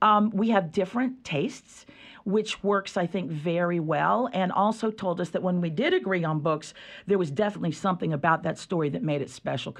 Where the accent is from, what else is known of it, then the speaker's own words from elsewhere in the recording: Raleigh, North Carolina, United States; also born or lived in New York City; I was raised in Raleigh, so I'm local. I spent a good chunk of my life living in New York City, which was an interesting experience. And then I moved back here about 25 years ago because I really missed the South.